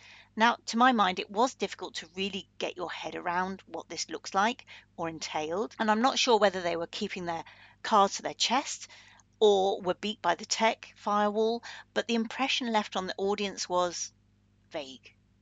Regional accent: United Kingdom; Well, I am British, so a perfect choice for me.

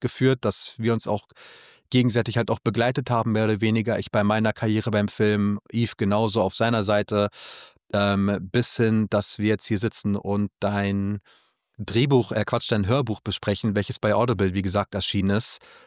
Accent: Berlin, Germany; Also Yves und ich, wir waren also zwei Berliner geboren und aufgewachsen.

